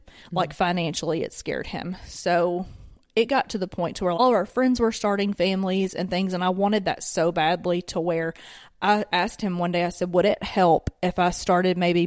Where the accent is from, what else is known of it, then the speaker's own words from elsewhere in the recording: the South, United States; when I'm from the South, I've been here my entire life, and he's from up north.